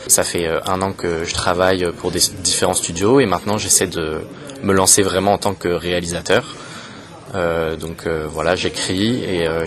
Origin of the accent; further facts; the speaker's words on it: Tours, Centre-Val de Loire, France; J'ai grandi à Tours, j'ai fait mon lycée à Tours et voir un festival de genre dans ma ville d'enfance, ça me fait extrêmement plaisir